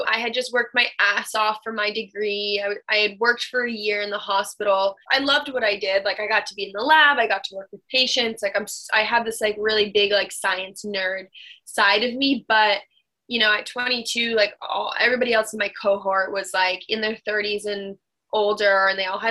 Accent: Burlington, Vermont, United States; Obviously, like, I grew up in Vermont, and, you know, I went to college here

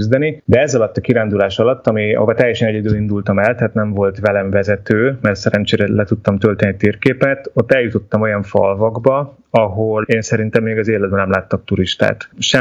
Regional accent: Hungary; Egyébként hozzáteszem, azért magyarként ezt itt meg lehet élni, tehát egyetlen egy magyar turistával sem találkoztam.

